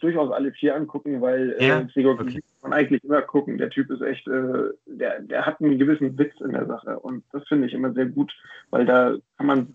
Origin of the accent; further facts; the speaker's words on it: Germany; born there; moved away as an adult; now in Lower Saxony, Germany; Ich bin ja selbst auch in der Deutschen Demokratischen Republik geboren worden. Ich bin ja Wirtschaftsflüchtling und deswegen nach Niedersachsen gegangen, weil ich beruflich quasi hier Fuß fassen konnte.